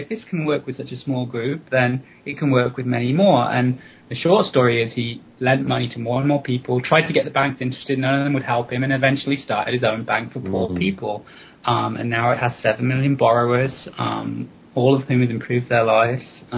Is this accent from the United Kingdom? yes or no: yes; Warwick, West Midlands, United Kingdom; I'm from a town called Warwick, which is it's a very charming English town with a big castle in the middle, 1,000 years old, and lots of old buildings.